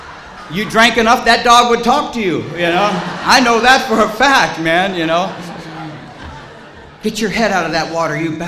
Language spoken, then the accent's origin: English; California, United States; also born or lived in Michigan; I was born in Michigan, and I come out to California when I was about 4 years old, and I was put in a little foster home for a while, and my mom is a great little Scandinavian lady.